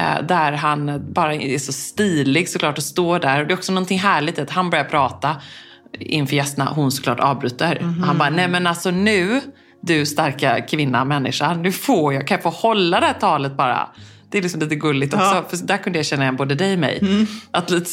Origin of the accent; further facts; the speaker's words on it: Gothenburg, Västra Götaland County, Sweden; Eftersom jag är från Göteborg.